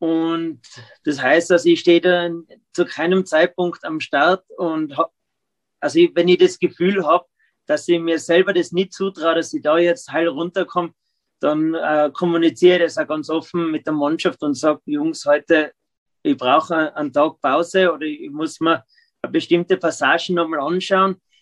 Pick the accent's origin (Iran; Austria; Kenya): Austria; Tyrol; also ich habe natürlich als kleines Kind in Österreich, in Tirol, da musst du Ski fahren.